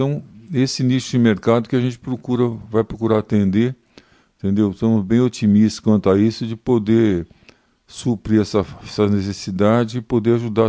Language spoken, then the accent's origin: Portuguese; São Paulo, Brazil; eu sou de São Paulo, capital, e já trabalhei em vários lugares. São Paulo, trabalhei na Rondônia, Mato Grosso do Sul, onde tinha muitos gaúchos também, em Dourados, e depois em Minas também e no Paraná. E agora faz algum tempo que nós estamos aqui